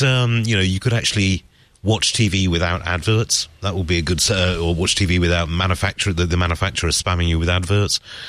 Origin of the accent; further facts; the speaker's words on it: United Kingdom; Oh, no, hang on, I'm British. Damn. Okay, I still feel European, you know.